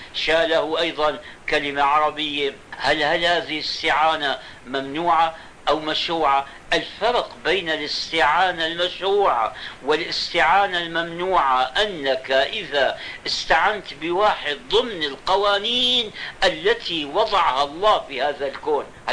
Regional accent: Tanta, Gharbia, Egypt; طنطا بلدنا هذه، أنا جدي أبو أبي الذي جاء من طنطا مع عمه، عمه كان من العلماء الكبار جاءوا إلى الشام،

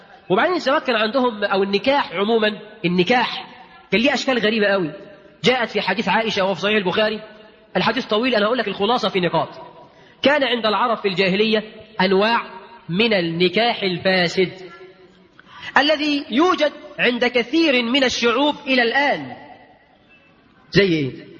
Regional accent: Egypt; انا قرات وقلت الخبر ده من كام سنه، قرات في جريده، جريده هنا عندنا في مصر

